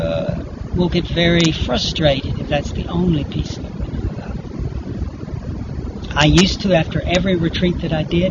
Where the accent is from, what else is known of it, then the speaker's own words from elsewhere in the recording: Tennessee, United States; It's like I grew up in Tennessee on a lake water, body of water.